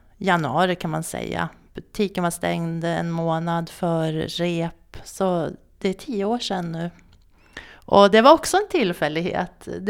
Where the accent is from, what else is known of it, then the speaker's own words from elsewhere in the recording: Nyköping, Södermanland, Sweden; now in Överkalix, Sweden; Jag är uppvuxen i södra Sverige i Nyköping